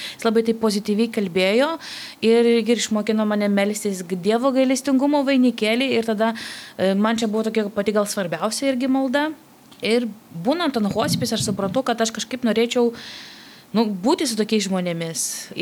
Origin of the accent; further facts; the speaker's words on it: Vilnius, Vilnius County, Lithuania; Aš esu Vilnietė